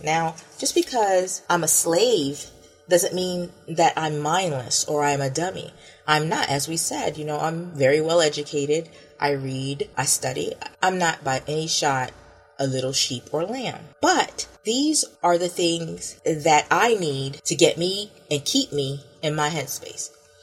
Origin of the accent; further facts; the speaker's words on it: Florida, United States; For instance, I'm from Florida